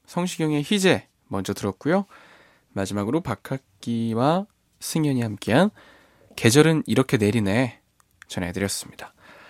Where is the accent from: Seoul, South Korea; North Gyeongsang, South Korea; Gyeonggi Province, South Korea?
North Gyeongsang, South Korea; Andong; 제 고향 이야기 들려주시니까 마냥 조용히 듣게 되네요. 안동 참 살기 좋은 곳이죠. 타지에 있는 지금도 늘 그리워하는 곳이고요.